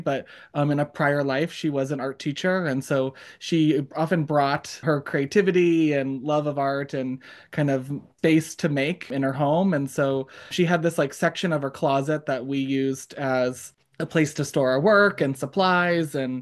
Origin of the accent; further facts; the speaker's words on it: Erie, Pennsylvania, United States; now in State College, United States; I'm from Erie, Pennsylvania, which is near the Great Lakes. And I reside in State College, Pennsylvania, Central PA, in the middle.